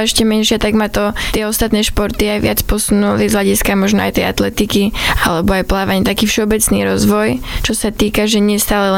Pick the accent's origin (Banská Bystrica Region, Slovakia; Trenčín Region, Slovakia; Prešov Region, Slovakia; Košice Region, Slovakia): Trenčín Region, Slovakia; Trenčín; now in Soblahov, Slovakia; Tam je pôrodnica, ale tak vyrastala som hlavne v Trenčíne a teraz bývame v Soblahove.